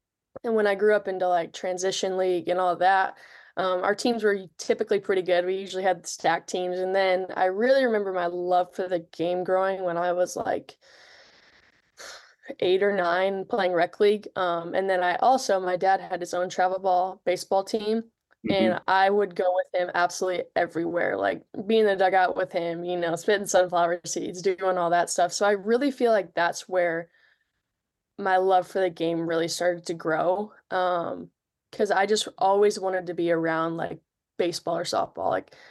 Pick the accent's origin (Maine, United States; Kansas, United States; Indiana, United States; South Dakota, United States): Indiana, United States; Bremen; I am from Bremen, Indiana. It's like a small town, 30 minutes south of South Bend. Really, really small town.